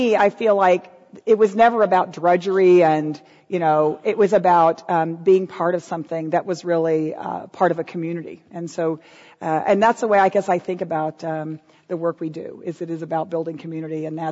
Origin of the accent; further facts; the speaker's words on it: Texas, United States; And, you know, I grew up in Texas at a time when every movement that came through town, my folks were into.